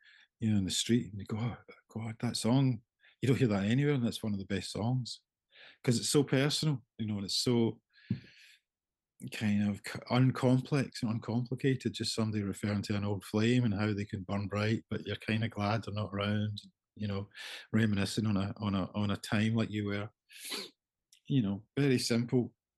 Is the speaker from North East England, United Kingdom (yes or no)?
no; Irvine, Scotland, United Kingdom; one of the first gigs he did was in my hometown in Irvine on the west coast of Scotland.